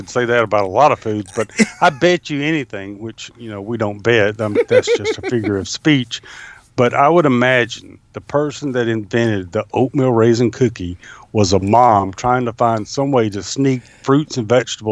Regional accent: the South, United States; I'm from the South. I was raised on pecan pie.

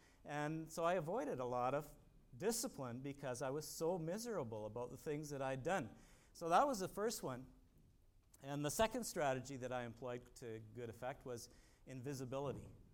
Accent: Canada; I'm Canadian. And as we all know, Canadians are nice. And they're polite, right?

